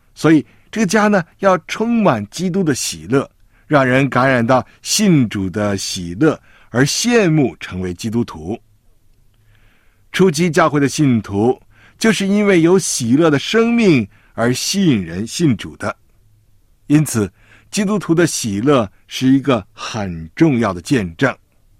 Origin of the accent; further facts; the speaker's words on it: China; 我们中国人是一个人情味很浓厚的民族